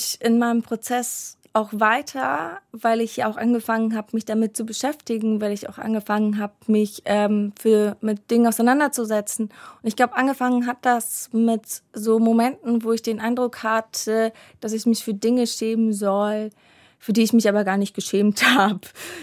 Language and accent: German; Afghanistan; für mich als Afghanin